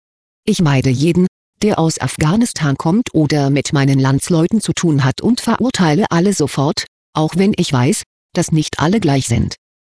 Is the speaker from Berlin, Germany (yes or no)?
no; Hamburg, Germany; Meine Eltern kommen aus Afghanistan. Ich bin in Hamburg geboren und wuchs in einer Gegend auf, in der sehr viele Ausländer wohnen und jeder jeden kennt.